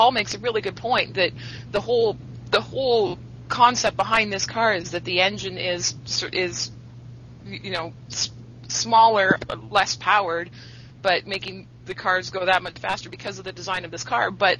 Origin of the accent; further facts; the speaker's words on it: Canada; I'm Canadian. We're all tree huggers up here, guys.